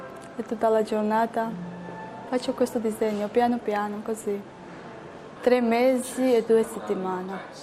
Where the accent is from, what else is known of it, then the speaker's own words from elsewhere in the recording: Georgia; Italian is a second language; now in Italy; Io sono georgiana. Georgia.